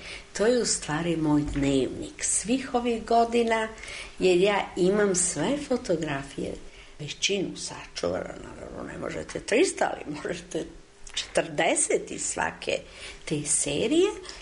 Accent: Belgrade, Serbia; Rođena sam u Beogradu i naravno posebno mi je drag svaki deo grada, ali najviše centar, jer tu sam najviše živela.

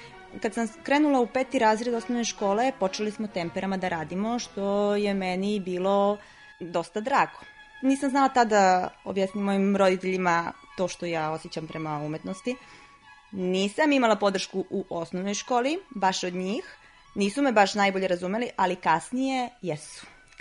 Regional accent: Popovac, Southern and Eastern Serbia, Serbia; also born or lived in Niš; Životna priča je počela u Nišu 1985. godine. Tu sam rođena, živim u Popovcu. U Popovcu se moji doselili 1961. godine iz Zvonca. To je malo mesto pored Zvonačke banje, vrlo lepo. Osnovnu školu sam završila u Popovcu

